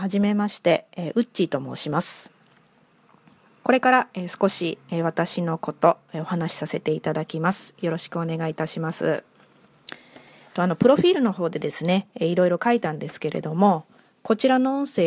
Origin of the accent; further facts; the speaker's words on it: Kawasaki, Kanagawa, Japan; ずっとですね、もう生まれも育ちも川崎で、気づくと、地元の方に戻ってきているという感じでして、現在も、川崎市、北部の方にですね、住んでおります。